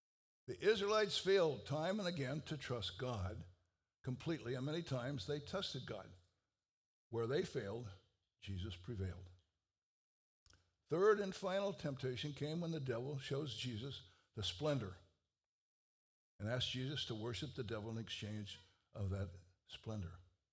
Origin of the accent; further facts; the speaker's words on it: Columbus, Ohio, United States; You know, I come from Ohio. I come from the city of Columbus. I went to the Ohio State University.